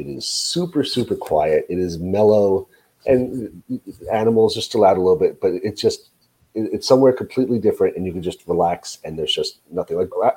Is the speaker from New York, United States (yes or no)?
yes; New York, United States; one of the cons on that one is I'm from New York